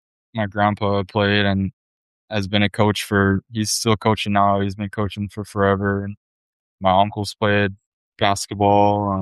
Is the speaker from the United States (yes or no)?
yes; Hawaii, United States; Being born and raised in Hawaii, the culture that I was raised in, you know, kind of taught me to, you know, stay super humble and prioritize family.